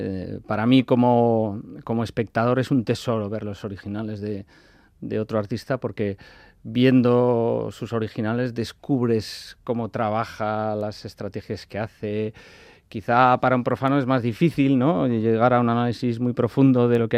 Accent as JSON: {"language": "Spanish", "town": "San Sebastián", "region": "Basque Country", "country": "Spain", "tie": "born there", "said": "A mí me da igual, mi padre es vizcaíno, mi madre navarra, yo nací en Donosti por casualidad."}